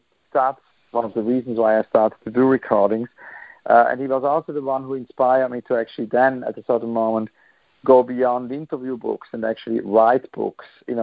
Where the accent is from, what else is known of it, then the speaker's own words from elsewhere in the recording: Zurich, Switzerland; You know, I'm from Zurich, the city of Dada.